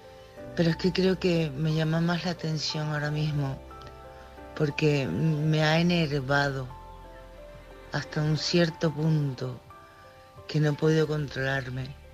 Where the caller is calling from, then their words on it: Tenerife, Canary Islands, Spain; Soy de Tenerife, aunque estoy viviendo en Sevilla.